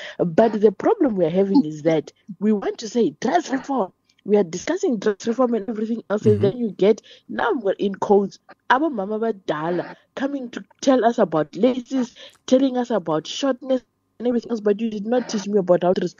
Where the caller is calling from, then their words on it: Thailand; I'm fine. I'm calling from Thailand. It's past midnight.